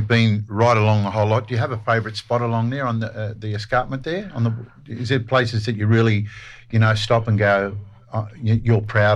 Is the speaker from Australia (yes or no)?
yes; Ermington, New South Wales, Australia; as a young boy growing up in Ermington